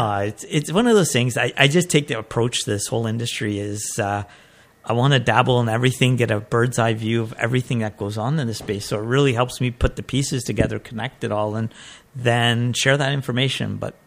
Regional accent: Canada; I grew up in Canada. I came here at such a young age that going to school here, I was the only Indian in grade school up and through high school.

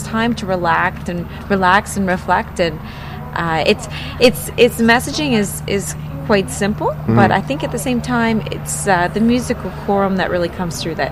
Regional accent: Mitchell, Ontario, Canada; and I am from Mitchell, Ontario.

